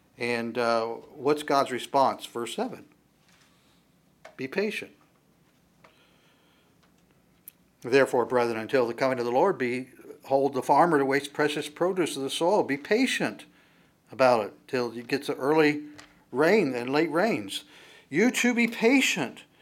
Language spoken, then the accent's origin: English; West Virginia, United States; I mean, I am from West Virginia.